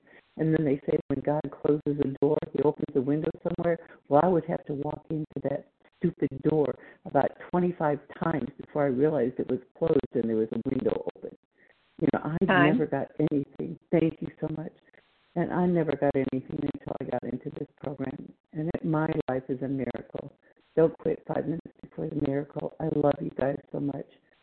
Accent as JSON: {"language": "English", "region": "Texas", "country": "United States", "said": "I'm from Texas"}